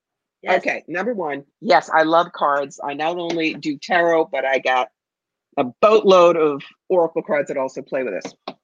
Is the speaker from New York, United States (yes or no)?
yes; New York, United States; I am a New Yorker.